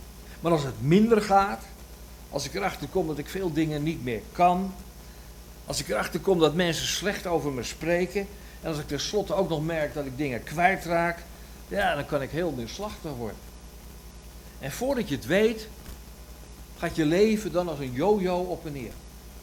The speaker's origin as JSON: {"language": "Dutch", "country": "Netherlands", "said": "Nou, ik ben een Nederlandse man."}